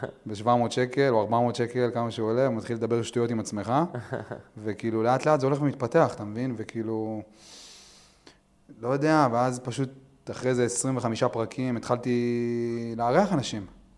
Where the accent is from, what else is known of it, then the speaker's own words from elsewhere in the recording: Even Yehuda, Central District, Israel; כן, אני מאבן יהודה. אתה מאבן יהודה. כן, גדלתי באבן יהודה.